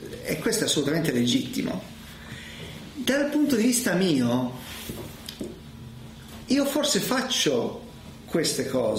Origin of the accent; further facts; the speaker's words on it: Turin, Piedmont, Italy; Vivo a Torino, sono cresciuto a Torino